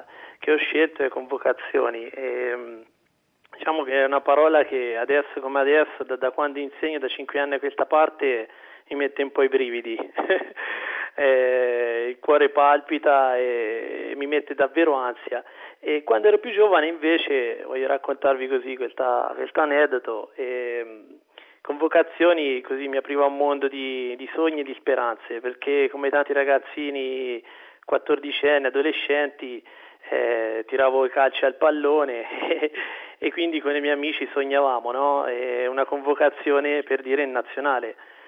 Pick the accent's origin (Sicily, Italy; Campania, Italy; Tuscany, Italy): Tuscany, Italy; Arezzo; accent: Tuscan; now in Como, Italy; Sono di Arezzo, forse sentirete un po' l'accento spiccatamente toscano, e però per poter insegnare, come hanno fatto tanti miei colleghi, mi sono trasferito, e nello specifico io mi trovo adesso a Como